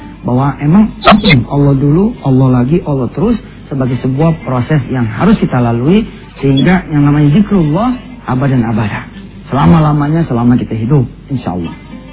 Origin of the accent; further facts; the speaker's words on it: Jakarta, Indonesia; accent: Betawi; bahasa Indonesia lah, bahasa saya Betawi gitu ya.